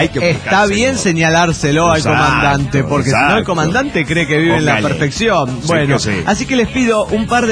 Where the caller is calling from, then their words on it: Mexico; de México.